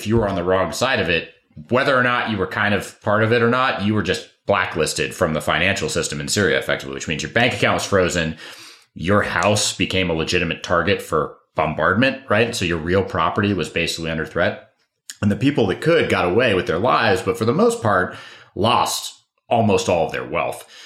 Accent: United States; States, we have the benefit of all of these very robust systems, financial in particular, that we as American citizens enjoy.

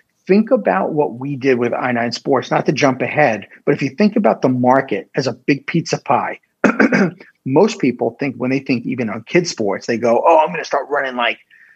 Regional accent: New York, United States; now in Tampa, United States; I'm this Yankee from New York living here in Tampa, and I'm having people all tell me this, and maybe they were right.

